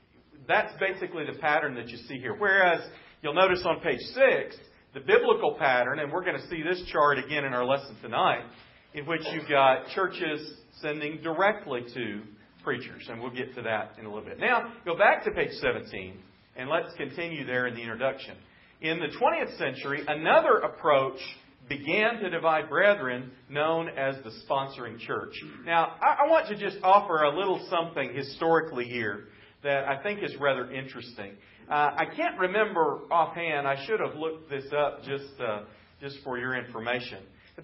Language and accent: English; Midwest, United States; now in Texas, United States; Now, I didn't grow up in Texas. I grew up in the Midwest.